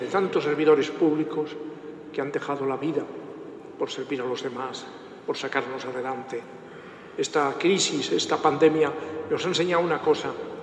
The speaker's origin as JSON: {"language": "Spanish", "region": "Castile", "country": "Spain", "said": "yo provengo de Castilla, como obispo de Ávila he estado"}